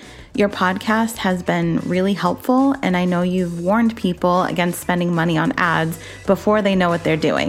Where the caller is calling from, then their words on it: Los Angeles, California, United States; from Los Angeles.